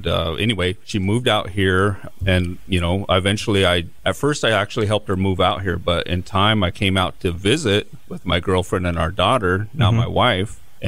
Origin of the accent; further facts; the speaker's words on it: Oregon, United States; But no, I grew up on a reservation in Oregon called the Warm Springs Indian Reservation of Oregon.